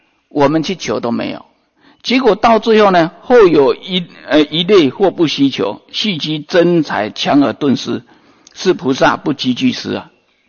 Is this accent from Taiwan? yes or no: yes; Taiwan; 我们台湾人很穷，有穷人，那台湾的穷人都还没渡完